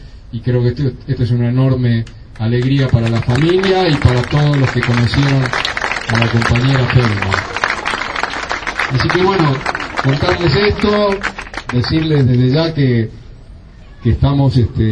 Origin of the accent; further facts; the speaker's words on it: Barracas, Buenos Aires Province, Argentina; Yo soy de aquí, de Barracas